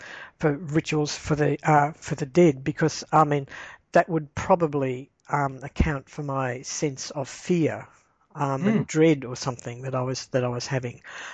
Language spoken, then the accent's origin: English; Australia; as an Australian, I'm looking at an Australian surf beach.